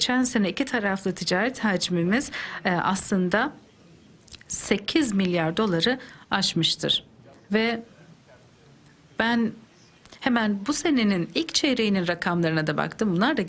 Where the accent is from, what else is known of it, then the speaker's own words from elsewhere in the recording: Antalya, Turkey; Benim de memleketime Antalya'da geliyorlar.